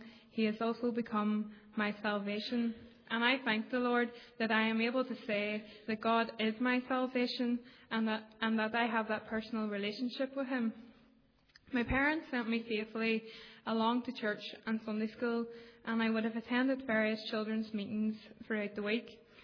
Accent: Magherafelt, Northern Ireland, United Kingdom; I'm from Macrofelt. I'm 18 years old and I'm currently at Cookstown High School studying my A-levels.

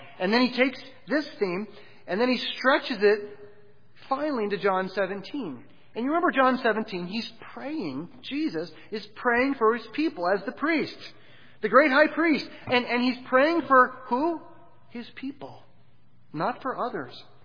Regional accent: Pittsburgh, Pennsylvania, United States; I was born in Pittsburgh, and I grew up hearing about this crazy thing called the Bridge to Nowhere.

